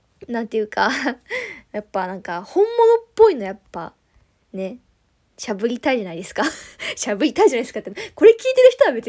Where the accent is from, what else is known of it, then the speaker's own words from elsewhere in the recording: Tohoku, Japan; 出身地はまあ今回東北の方なんですけれども